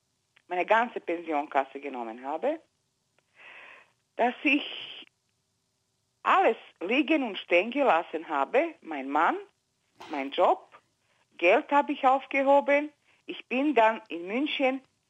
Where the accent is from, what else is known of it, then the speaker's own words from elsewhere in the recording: Austria; Klar, ich bin ja in Österreich aufgewachsen eigentlich.